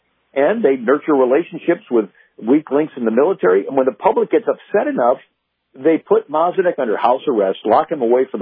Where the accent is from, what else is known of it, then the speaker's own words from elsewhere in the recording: St. Louis, Missouri, United States; And, you know, I'm from St. Louis originally, and I'm 30 minutes from Ferguson, Missouri.